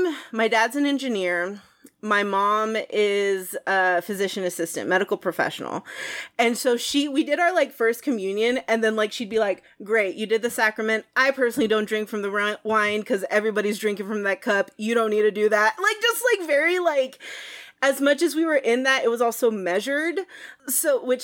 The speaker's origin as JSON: {"language": "English", "town": "San Antonio", "region": "Texas", "country": "United States", "tie": "born or raised there", "said": "Like, I grew up in San Antonio, Texas, so... I'm sure everybody listening got a picture of what that political religious landscape might look like."}